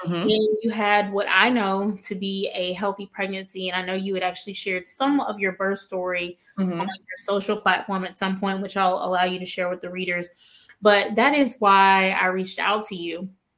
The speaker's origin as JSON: {"language": "English", "town": "Mobile", "region": "Alabama", "country": "United States", "also_born_or_lived": "New Orleans", "lives_now": "Atlanta, United States", "said": "And, you know, living in New Orleans, cause I'm from Mobile, same, like, very similar culture."}